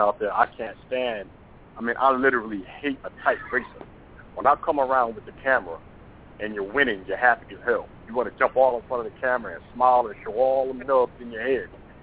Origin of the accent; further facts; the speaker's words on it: Virginia, United States; I'm from Virginia, but this is what I represent, Team Outlaws.